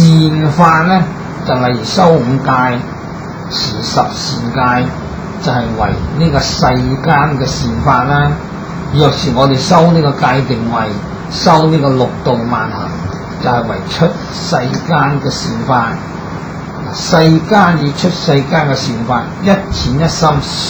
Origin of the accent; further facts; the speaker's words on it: China; 就好像我們中國人過這個中國年